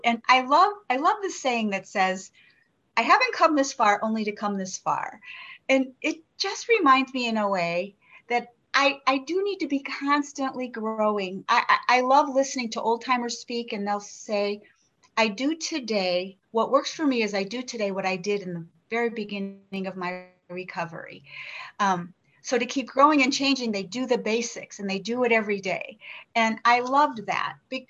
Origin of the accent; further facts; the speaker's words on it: Cleveland, Ohio, United States; now in Montana, United States; I do live in Montana, and I'm so grateful to be in Montana. I married into the West. I'm from Cleveland originally.